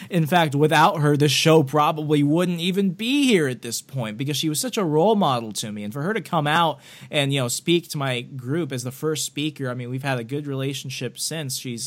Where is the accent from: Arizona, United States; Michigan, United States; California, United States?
Arizona, United States; not just because I'm biased because we're both from Arizona